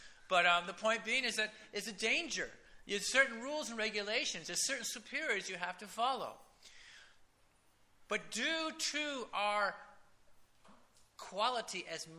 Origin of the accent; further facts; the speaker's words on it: the West, United States; because I grew up in the Western field in the U.S.